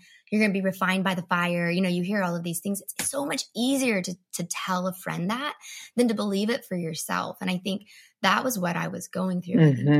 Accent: Georgia, United States; I live in Georgia. I live in South Georgia. I grew up in North Georgia, country girl.

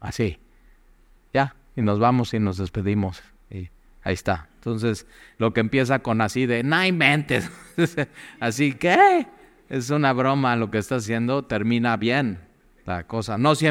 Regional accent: Mexico City, Mexico; also born or lived in Cuernavaca; no, pues antes de Cuernavaca, pero soy de México, soy chilango.

